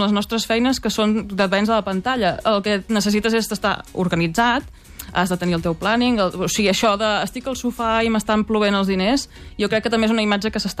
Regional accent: Vià, Catalonia, Spain; moved away as an adult; hem tornat a Vià, que és d'on jo sóc originària, i és un poblet del Berguedà.

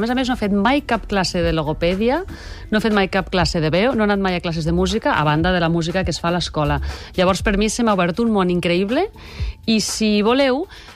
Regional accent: Lleida, Catalonia, Spain; Jo no sé si és que sóc de Lleida i les E's són les que tinc molt interioritzades

